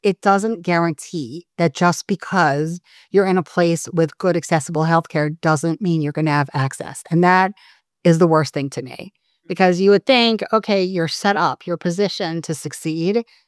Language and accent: English; Israel; moved away; I used to think that because I was from Israel, oh my God, if I only lived in the States, if I hadn't moved